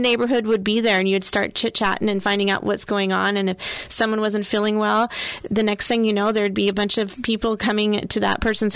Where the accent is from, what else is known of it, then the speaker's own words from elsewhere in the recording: Washington, United States; we are from the Grays Harbor County area. Rain doesn't hurt us.